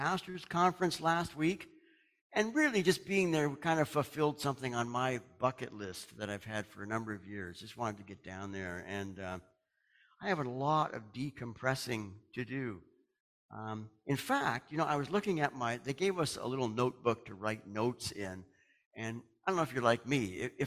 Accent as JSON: {"language": "English", "country": "Canada", "said": "I got a chance to shout out that I was from Canada."}